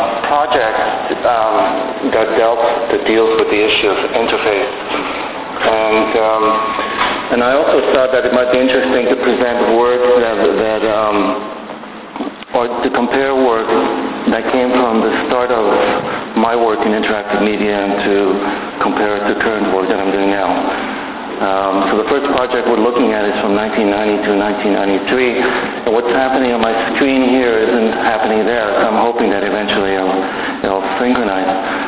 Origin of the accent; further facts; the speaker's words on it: Canada; also born or lived in Hungary; coming from Hungary, moving to the West as a refugee, and growing up in Canada.